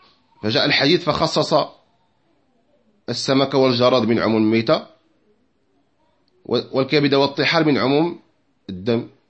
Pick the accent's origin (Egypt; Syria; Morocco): Morocco; عندنا في المغرب